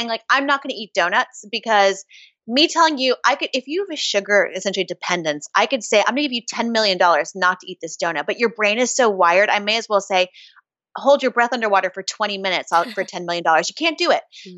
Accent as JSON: {"language": "English", "town": "Chattanooga", "region": "Tennessee", "country": "United States", "also_born_or_lived": "Boston", "said": "No, I'm from Chattanooga, Tennessee. But I spent a lot of time in Boston."}